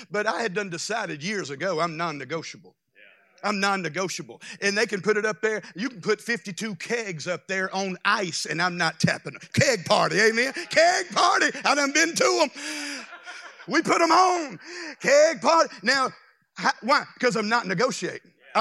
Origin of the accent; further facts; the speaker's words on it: Louisiana, United States; We would wake up, I'm from Louisiana, but I'd wake up often in Florida and not know how I got there.